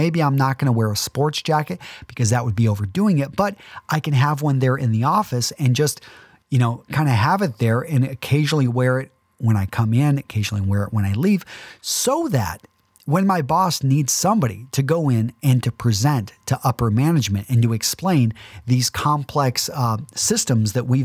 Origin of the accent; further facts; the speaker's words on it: Texas, United States; I grew up in West Texas where high school football was big